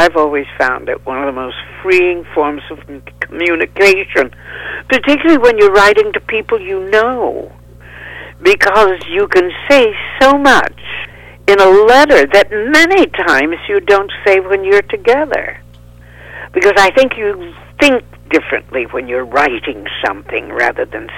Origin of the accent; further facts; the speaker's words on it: the South, United States; born there; And I was born in the South